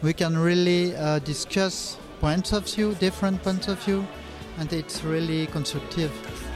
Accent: France; from France

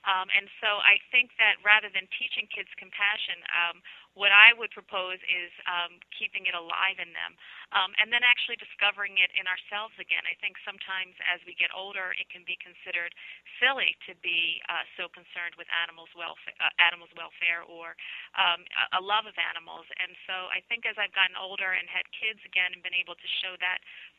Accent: Philadelphia, Pennsylvania, United States; I grew up in Northeast Philadelphia, so there weren't actually a lot of animals around.

